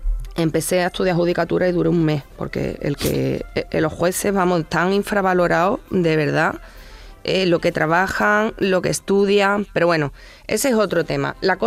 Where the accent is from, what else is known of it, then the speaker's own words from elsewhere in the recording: Villanueva de San Juan, Andalusia, Spain; also born or lived in Sevilla; Yo soy de Villanueva de San Juan, pero con 14 años me fui a Sevilla y he vivido toda mi vida en Sevilla.